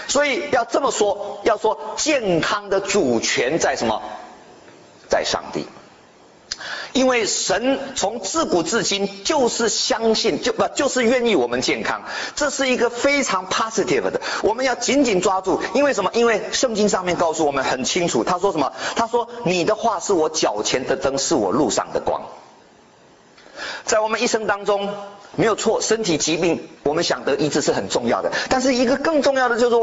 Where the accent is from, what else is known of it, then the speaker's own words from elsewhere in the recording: Taiwan; born there; 我说我在台湾出生。